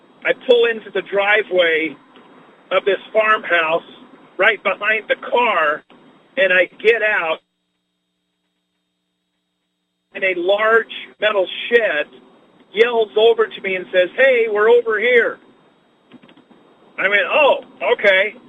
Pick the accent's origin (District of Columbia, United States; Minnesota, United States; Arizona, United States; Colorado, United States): District of Columbia, United States; Washington; so I told them, you know, I'm here from Washington, D.C., and I'm doing a junk removal job